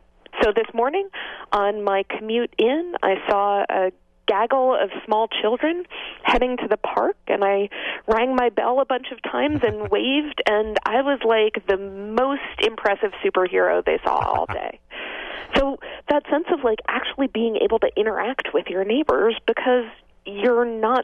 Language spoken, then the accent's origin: English; New Jersey, United States; I am not actually from Boston. I grew up in suburban New Jersey.